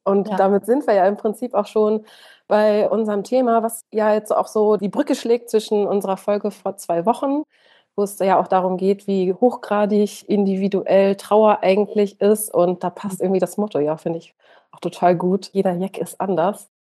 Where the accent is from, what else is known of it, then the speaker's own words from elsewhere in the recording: North Rhine-Westphalia, Germany; Ich komme aus Ostwestfalen und Bielefeld ist so unfassbar protestantisch.